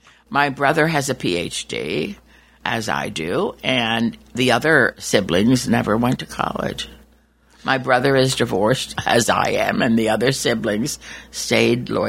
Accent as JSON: {"language": "English", "town": "Allentown", "region": "Pennsylvania", "country": "United States", "tie": "born or raised there", "said": "Allentown, Pennsylvania is my hometown."}